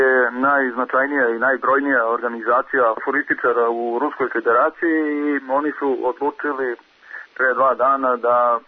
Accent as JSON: {"language": "Serbian", "country": "Serbia", "said": "ja sam prvi aforističar iz Srbije"}